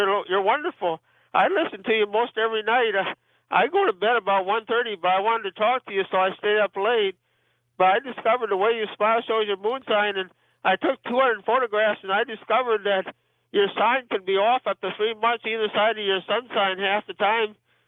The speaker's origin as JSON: {"language": "English", "town": "St. Paul", "region": "Minnesota", "country": "United States", "said": "I'm from St. Paul, Minnesota."}